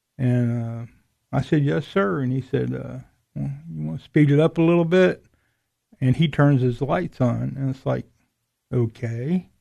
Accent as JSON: {"language": "English", "town": "Orlando", "region": "Florida", "country": "United States", "tie": "born or raised there", "also_born_or_lived": "New Orleans", "said": "And I was only about 6 months old when we relocated to Orlando. So I grew up in Orlando, went to school there, graduated high school."}